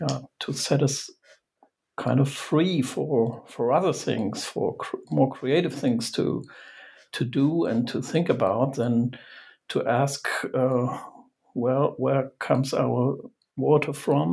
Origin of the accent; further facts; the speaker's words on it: Germany; I'm from Germany